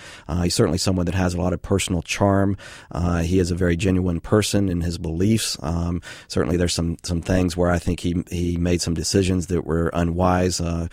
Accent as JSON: {"language": "English", "town": "Austin", "region": "Texas", "country": "United States", "tie": "born or raised there", "lives_now": "Seattle, United States", "said": "I'm born and raised in Austin, Texas"}